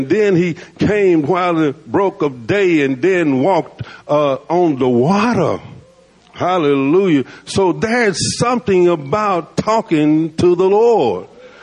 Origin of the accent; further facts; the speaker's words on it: Camden, United States; I was born and raised in Camden. I'm a just old country preacher